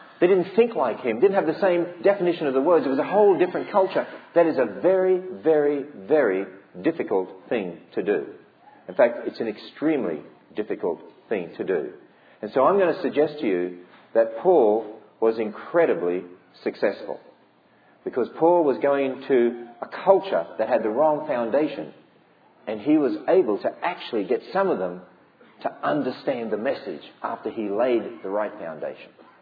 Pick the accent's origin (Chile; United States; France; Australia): Australia; trying to impress her, you know, being Australian.